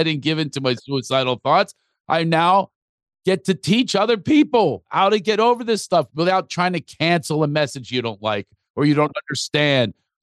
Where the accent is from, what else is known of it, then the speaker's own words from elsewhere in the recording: Philadelphia, Pennsylvania, United States; also born or lived in New York; now in Los Angeles, United States; Yeah, I am in Los Angeles. I've been living out here but I'm also from Philadelphia and New York.